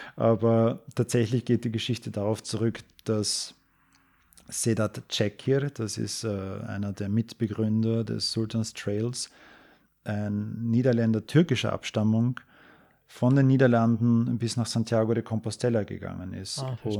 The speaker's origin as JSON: {"language": "German", "region": "Vienna", "country": "Austria", "tie": "born or raised there", "said": "auf den Weg nach Wien, um meine Heimatstadt Wien einzunehmen."}